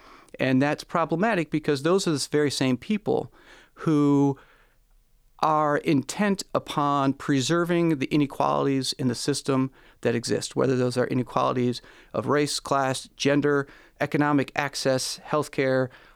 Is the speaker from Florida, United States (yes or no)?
no; Michigan, United States; I grew up in Michigan. I've been here pretty much all my life. I come from a family up north, a family farming in Alpena area.